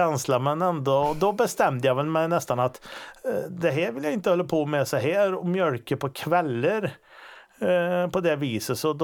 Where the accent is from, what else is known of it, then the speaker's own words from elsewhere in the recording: Stöpafors, Sweden; Jag är från Stöpafors, som du sa. Jag har en fru och två barn. 18 och 13 år. Vi bor i en av flyglarna på Stöpafors herrgård då.